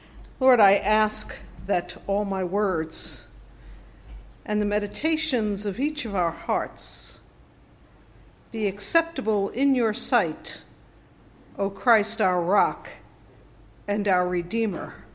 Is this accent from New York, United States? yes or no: yes; New York City, New York, United States; I was very happy that we were raised in New York City because there weren't any poisonous snakes in New York City.